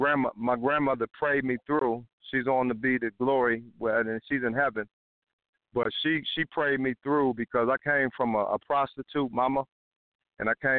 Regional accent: Columbus, Ohio, United States; And I just wanted to let you know I'm from Columbus, Ohio. And when I was 4 years old, the bullies in the neighborhood threw me in an abandoned refrigerator.

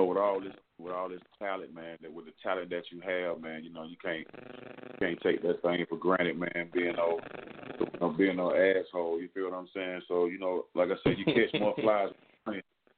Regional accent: Atlanta, Georgia, United States; I'm coming from Northwest Atlanta with a Bankhead.

